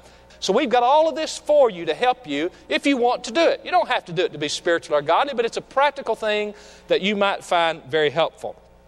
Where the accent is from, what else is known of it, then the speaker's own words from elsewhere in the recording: Lawrenceburg, Tennessee, United States; growing up in Lawrenceburg, Tennessee, we didn't even know existed.